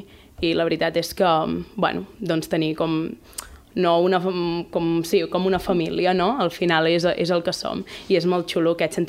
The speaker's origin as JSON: {"language": "Catalan", "region": "Catalonia", "country": "Spain", "said": "Nosaltres normalment diem que som de la Selva"}